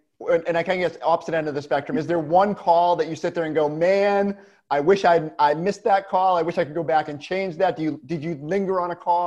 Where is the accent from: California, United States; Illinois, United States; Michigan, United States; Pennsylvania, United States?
Pennsylvania, United States; Philadelphia; I grew up in Philadelphia, man. And mom and dad and grandma, we did not like Daryl Garrettson.